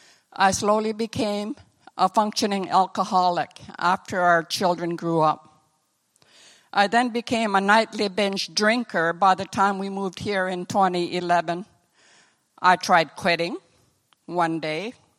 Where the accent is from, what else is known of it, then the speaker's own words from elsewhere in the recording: Rankin Inlet, Nunavut, Canada; I was born in Chesterfield Inlet, Nunavut. My parents moved to Rankin Inlet when I was a baby.